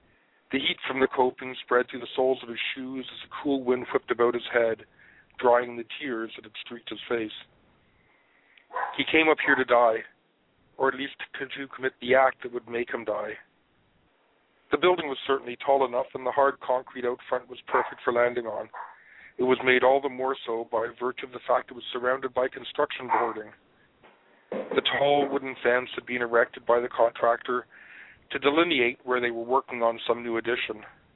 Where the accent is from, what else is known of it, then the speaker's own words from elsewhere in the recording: Scotland, United Kingdom; now in Toronto, Canada; I'm originally from Scotland.